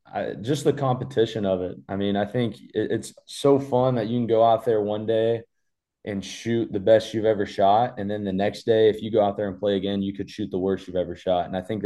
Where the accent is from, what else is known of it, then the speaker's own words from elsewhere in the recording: Texas, United States; I mean, growing up in Texas, I mean, there was a lot of spots to do it.